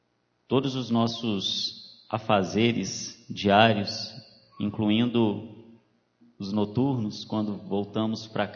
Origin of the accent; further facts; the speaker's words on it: Belo Horizonte, Minas Gerais, Brazil; now in Alfenas, Brazil; eu vim de Belo Horizonte, então sou neófito aqui também na cidade